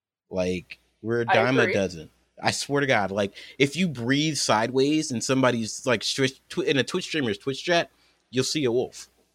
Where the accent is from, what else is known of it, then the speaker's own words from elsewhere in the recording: Indianapolis, Indiana, United States; also born or lived in Jackson, Mississippi; I am from Indianapolis, Indiana, raised in Jackson, Mississippi, moved back to Indianapolis, Indiana. I'm 26.